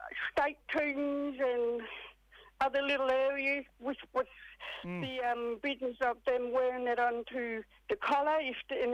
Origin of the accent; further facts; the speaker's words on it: Victoria, Australia; I'm from the Wannabe Way here in Victoria, and it's the Gunjimara country, the Karayurong area. That's where I come from.